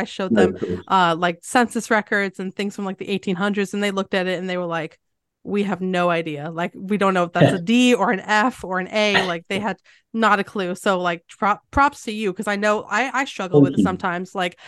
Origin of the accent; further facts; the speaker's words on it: United States; also born or lived in England; So I actually am English. I was raised in America, so I didn't get I didn't get the English schooling.